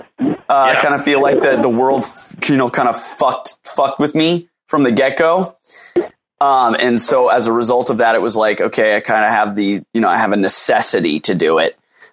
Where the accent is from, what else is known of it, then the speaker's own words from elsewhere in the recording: California, United States; I originally was just sort of a kid growing up in San Diego County. I've been born and raised here, native of SoCal